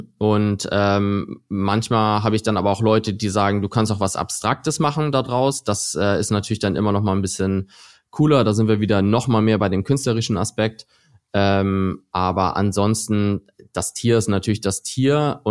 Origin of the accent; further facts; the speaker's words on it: Schleswig-Holstein, Germany; Ja, ich bin halt Kind des Nordens. Ich komme aus der Nähe von Kiel, so ein kleineres Dorf zwischen Hamburg und Kiel. Und ich war halt immer nah am Wasser.